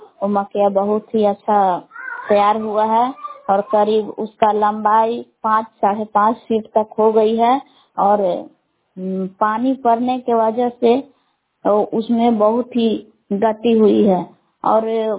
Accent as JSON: {"language": "Hindi", "town": "Belaon", "region": "Bihar", "country": "India", "said": "ग्राम बेलाव, जिला कैमूर, भगवान के निवासी हूँ।"}